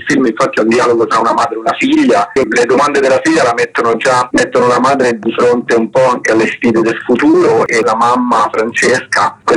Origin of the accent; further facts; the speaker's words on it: Rome, Lazio, Italy; Io sono cresciuto a Roma